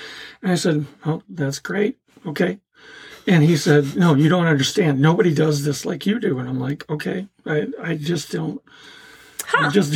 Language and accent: English; Green Bay, Wisconsin, United States; I'm from Green Bay, Wisconsin. That's a small town to me.